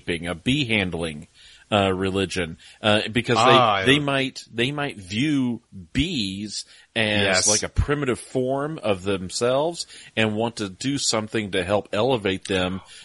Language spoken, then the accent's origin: English; Texas, United States; Growing up in Texas, we were mortified by that.